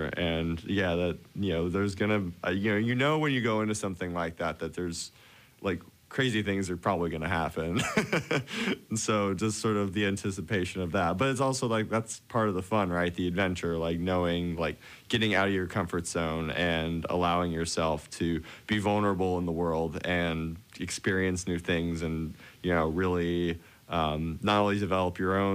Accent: Washington, United States; I grew up on the Olympic Peninsula in Washington, which is home to the Olympic National Park and a lot of really fantastic outdoor wild places

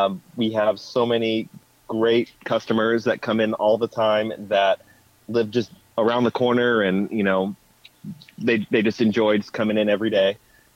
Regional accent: San Diego, California, United States; I grew up in San Diego, big beer city, knew a lot of people at breweries.

